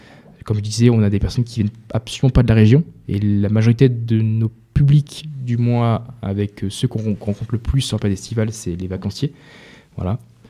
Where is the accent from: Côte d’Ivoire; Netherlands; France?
France; Digne-les-Bains, Provence-Alpes-Côte d'Azur; je viens de Digne, donc c'est pas à côté non plus